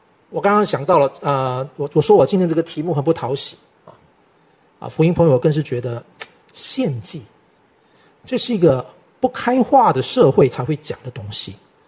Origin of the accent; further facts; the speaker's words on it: Malaysia; now in Taiwan; 我在马来西亚成长的环境当中呢，当然现在慢慢它会跟嘛，现在全球化它会跟。